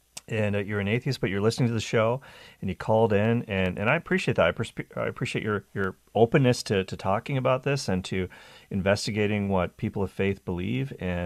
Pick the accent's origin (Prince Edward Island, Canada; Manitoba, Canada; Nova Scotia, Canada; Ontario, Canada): Nova Scotia, Canada; not too far from where I grew up in Nova Scotia.